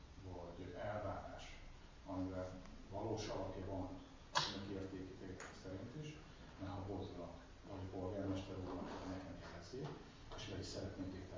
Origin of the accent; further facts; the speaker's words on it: Cegléd, Pest, Hungary; Cegléden lakom, mindig is Cegléden laktam, Cegléden születtem.